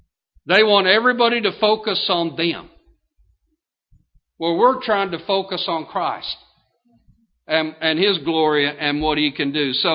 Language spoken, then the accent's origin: English; Lexington, Kentucky, United States; I grew up in Lexington, Kentucky, and we lived in the suburbs on the north end of town